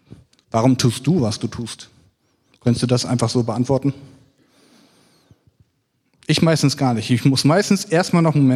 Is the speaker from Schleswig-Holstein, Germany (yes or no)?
yes; Elmshorn, Schleswig-Holstein, Germany; born there; now in Wustermark, Germany; geboren in Elmshorn am 13.08.96, bin verheiratet, wohne in Wustermark